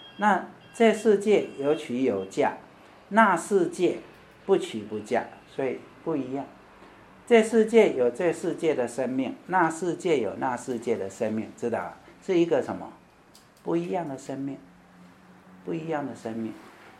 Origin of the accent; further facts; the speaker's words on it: China; 这句话对我们中国人、华人不太容易懂，因为我们的字没有现在式、过去式